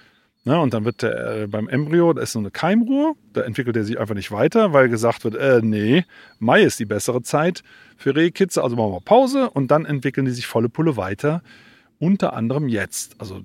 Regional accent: Sinzig, Rhineland-Palatinate, Germany; wir sind beide in Sinzig aufgewachsen, das ist so südlich von Bonn.

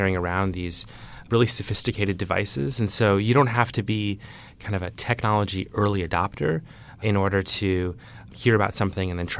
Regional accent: Iowa, United States; So a lot of people from the Midwest. I grew up in Iowa.

